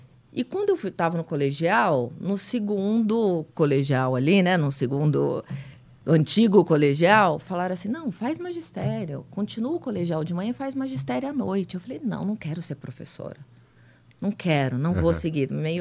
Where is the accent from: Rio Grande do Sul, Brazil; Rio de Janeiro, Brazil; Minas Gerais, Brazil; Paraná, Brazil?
Minas Gerais, Brazil; Pouso Alegre; Eu sou de Minas, sou de Pouso Alegre.